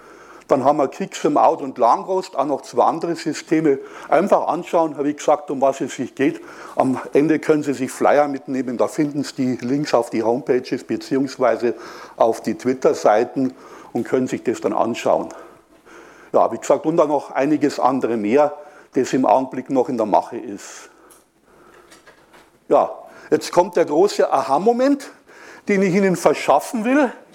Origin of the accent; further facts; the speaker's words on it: Ingolstadt, Bavaria, Germany; ich komme aus Ingolstadt und Ingolstadt ist bekannt als die Schanz.